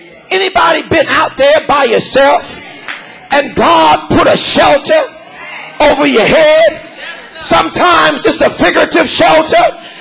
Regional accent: Los Angeles, California, United States; this new denomination that is about to spring up in Los Angeles, my hometown, California.

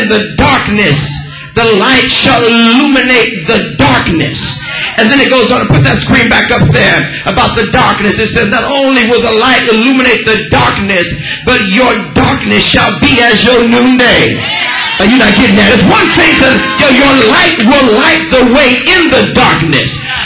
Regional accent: California, United States; I'm from California. I'm looking at Norwood and Tanya, who now take up residence in California.

